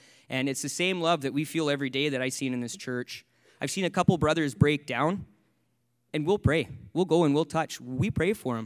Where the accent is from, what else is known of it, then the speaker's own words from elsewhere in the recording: British Columbia, Canada; moved away as an adult; now in Halifax, Canada; As I said earlier, I'm from British Columbia. I moved all the way to Halifax with a girl I was dating from high school.